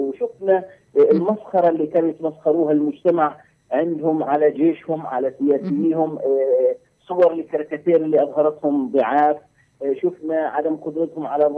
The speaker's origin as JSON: {"language": "Arabic", "country": "Palestine", "said": "ولازم نلاحظه ونسجله في ذاكرتنا تطوره كفلسطينيين"}